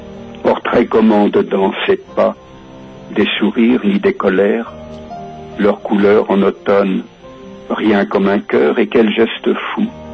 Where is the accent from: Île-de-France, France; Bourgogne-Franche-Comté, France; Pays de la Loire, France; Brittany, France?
Pays de la Loire, France; accent: Poitevin patois; je retrouvais mon patois vendéen, mon patois poitevin plus exactement